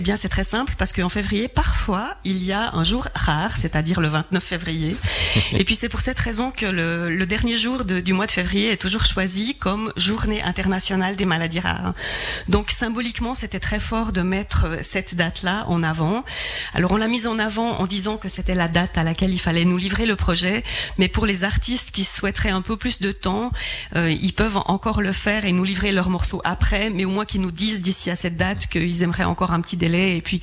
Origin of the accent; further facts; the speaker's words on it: Fribourg, Switzerland; moved away; moi, je suis pas valaisanne d'origine, je suis fribourgeoise, mais ça fait quand même plus de 20 ans, bientôt 30, que j'habite ici.